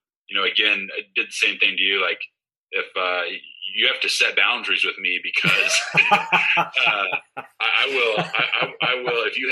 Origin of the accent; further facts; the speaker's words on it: Texas, United States; We grew up in the Texas Panhandle, so it actually snows there, unlike in Katy, Texas.